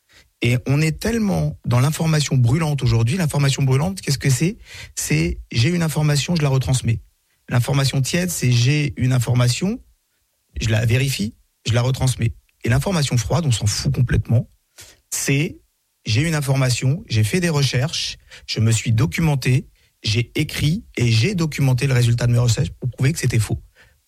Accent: Paris, Île-de-France, France; accent: Parisian; j'ai grandi à Paris. Donc je suis né à Paris et j'ai grandi à Paris avec un bel accent parigo.

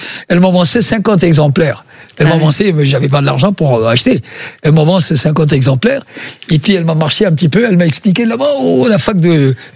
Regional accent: Pakistan; French is a second language; now in France; chez moi au Pakistan, il peut vous flinguer

